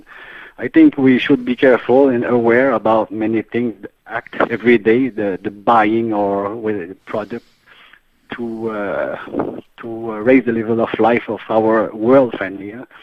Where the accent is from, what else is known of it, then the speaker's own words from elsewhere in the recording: Canada; I am a Canadian.